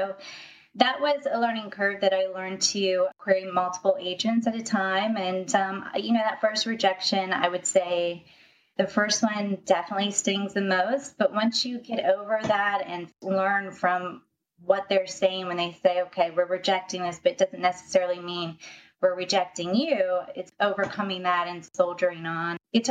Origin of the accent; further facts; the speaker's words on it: United States; and then my home country, US third.